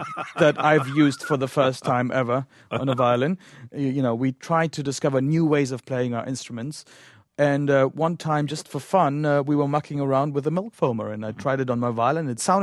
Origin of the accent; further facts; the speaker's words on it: Russia; We're going to do a little song from my home country. It's a little Russian song.